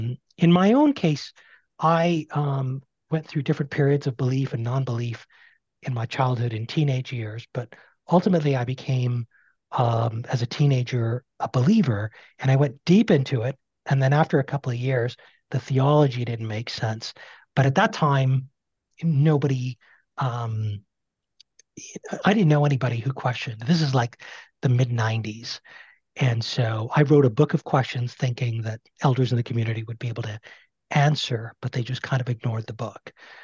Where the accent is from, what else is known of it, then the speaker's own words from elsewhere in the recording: Toronto, Ontario, Canada; I'm in Canada. So pretty much Toronto, you know, the bulk of my life. And there's a big community out here.